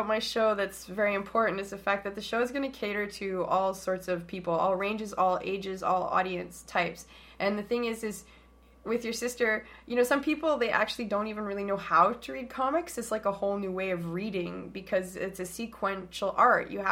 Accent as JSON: {"language": "English", "town": "Winnipeg", "region": "Manitoba", "country": "Canada", "tie": "born there", "also_born_or_lived": "Germany / Sault Ste. Marie / Toronto / Vancouver", "said": "I was born in Winnipeg, but my father was in the military, so we moved constantly. And so I've lived, like, in Germany and Sault Ste. Marie, Ontario, Toronto. For a brief period of time, well, not a brief, sorry, for a long period of time, I was living in Vancouver for 11 years."}